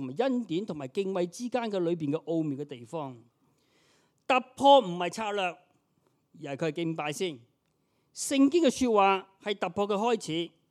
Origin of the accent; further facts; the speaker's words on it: Hong Kong; 一攞張身份證出嚟，我係香港人。